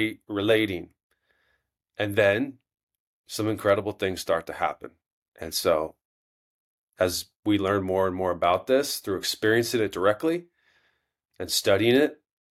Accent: Eugene, Oregon, United States; I'm from Eugene, Oregon. So, you know, this is where all the hippies moved after the 1960s for San Francisco.

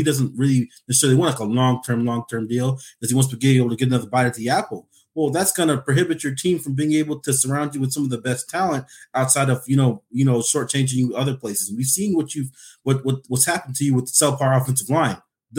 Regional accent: Alaska, United States; I usually say 907. That's because I'm from Alaska

